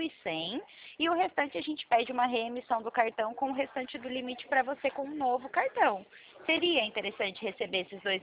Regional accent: Limeira, São Paulo, Brazil; Eu sou do interior de São Paulo. Eu fico aqui na central do interior de São Paulo, de Limeira, na cidade de Limeira.

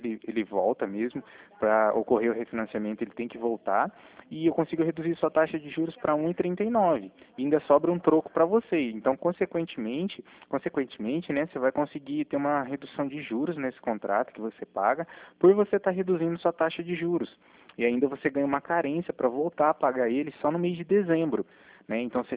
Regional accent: Cornélio Procópio, Paraná, Brazil; Eu sou de Cornélio Procópio do Paraná.

